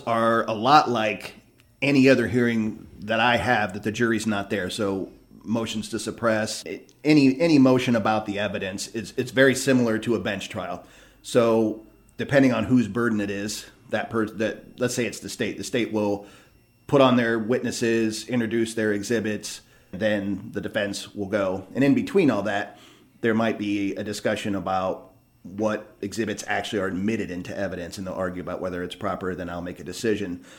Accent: Ohio, United States; hey, I'm from Holmes County. We have a unique county makeup between the English and the Amish.

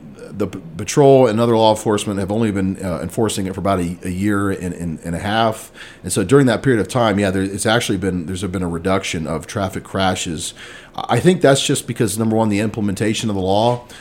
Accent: United States; and I grew up in Wayne County, so I'm familiar with the area too.

